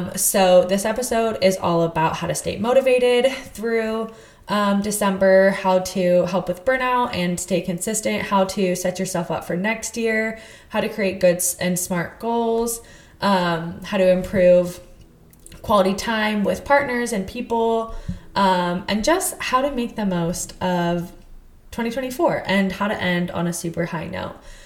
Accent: Texas, United States; also born or lived in Utah; I grew up in Texas, but then I lived in Utah for a really long time.

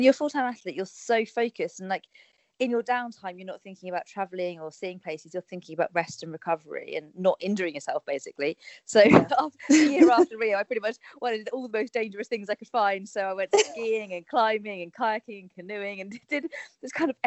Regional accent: South West England, United Kingdom; I grew up in Cornwall, and so the coast and the rolling hills and all these things really reminded me of home

